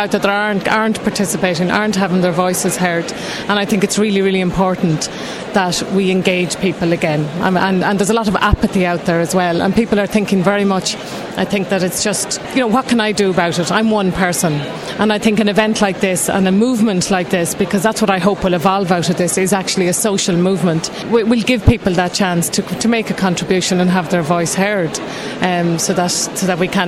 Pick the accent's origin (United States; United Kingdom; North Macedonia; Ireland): Ireland; Connacht; I'm here from Mayo. I got on a bus at 7 o'clock this morning, came here to be here for the day. We'll bring this back to Mayo.